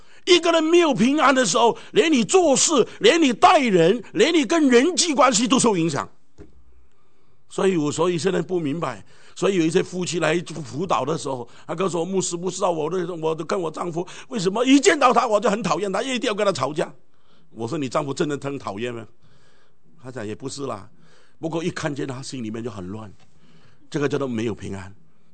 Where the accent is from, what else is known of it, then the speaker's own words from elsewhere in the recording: China; 所以我们中国人呢，在历史里面常常追求的就是这个平静。